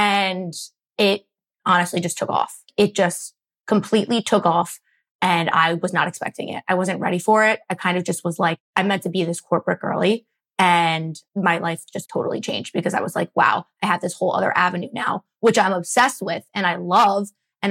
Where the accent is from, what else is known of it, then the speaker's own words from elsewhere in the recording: Philadelphia, Pennsylvania, United States; I'm from Philly, born and raised in the suburbs. And then I never left. I've lived here my entire life